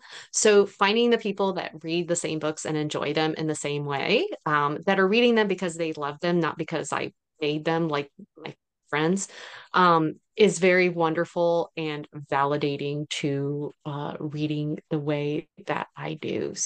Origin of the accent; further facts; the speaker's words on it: United States; So I am Cuban American, and so I have really developed this love of like Cuban literature.